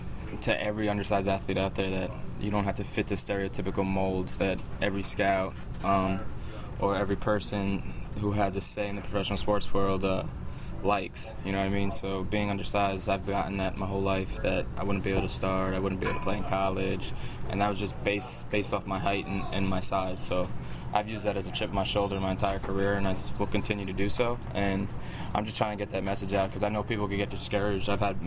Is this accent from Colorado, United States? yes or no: no; New York, United States; growing up, I'm from Long Island, New York, so growing up I was actually a Yankee fan.